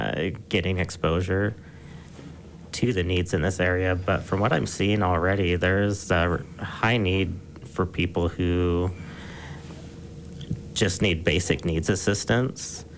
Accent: Alaska, United States; born there; also born or lived in Montana / Wyoming / Colorado; now in Utah, United States; I'm not from Utah originally. I like to say I'm from the Mountain West. I started off in Alaska, then Montana, Wyoming, Colorado. Now Utah's home.

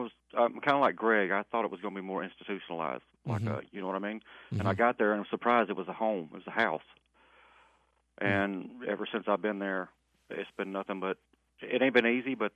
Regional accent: Alabama, United States; moved away; Originally I'm from Alabama, and I come up here, and I lived in Oskaloosa for a while

